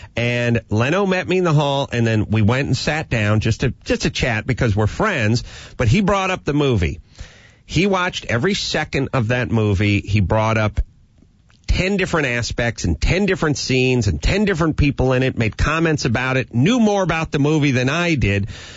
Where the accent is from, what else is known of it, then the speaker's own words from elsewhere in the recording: Indiana, United States; born there; No, I'm not. I was born in Indiana.